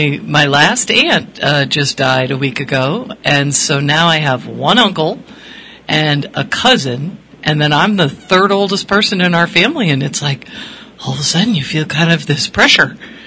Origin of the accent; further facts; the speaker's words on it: Connecticut, United States; Trust me, I grew up in Connecticut sweating just like you.